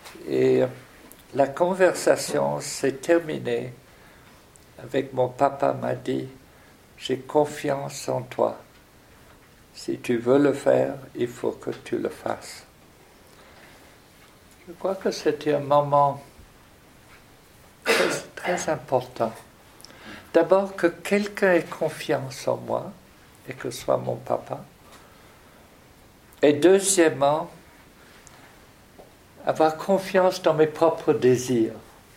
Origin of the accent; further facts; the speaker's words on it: Hauts-de-France, France; Je suis Picard depuis 52 ans, donc dans ce village.